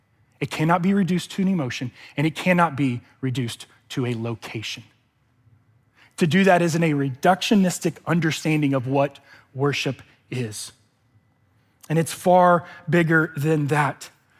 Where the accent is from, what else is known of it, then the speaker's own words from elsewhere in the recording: Louisiana, United States; So I grew up in Louisiana, and there was something funny growing up in the Bayou State